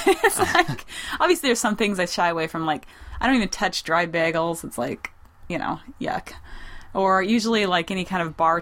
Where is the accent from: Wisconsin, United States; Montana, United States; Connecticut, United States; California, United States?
Montana, United States; Lewistown; now in Missouri, United States; I'm like, well, I live in Missouri, but I'm from Montana. Maybe I have too much Montana pride.